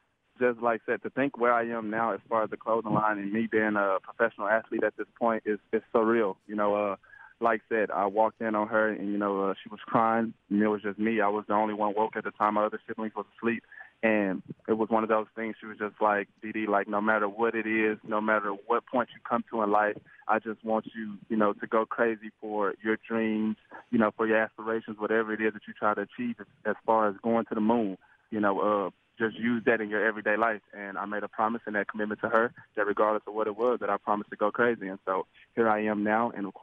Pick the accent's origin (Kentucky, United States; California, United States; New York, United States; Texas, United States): Texas, United States; You know, of course, pretty much how we met, you know, of course, we're both from Texas.